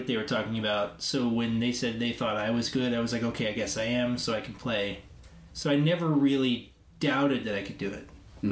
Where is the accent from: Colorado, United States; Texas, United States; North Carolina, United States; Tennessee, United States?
Tennessee, United States; Nashville; I definitely got called because I'm from Nashville and knew the vocabulary